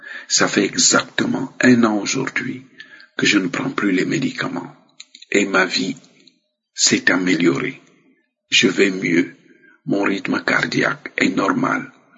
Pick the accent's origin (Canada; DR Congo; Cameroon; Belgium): Cameroon; now in France; Je suis Camerounais vivant en France